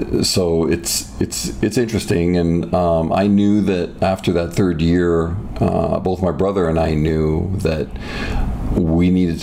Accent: Canada; now in United States; I am Canadian. But I've spent most of my years, now 53 years old, most of my life has been spent stateside. And so growing up in Canada

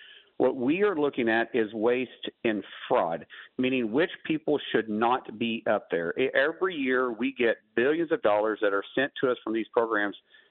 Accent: Oklahoma, United States; Well, because we're Republicans from Oklahoma and Republicans.

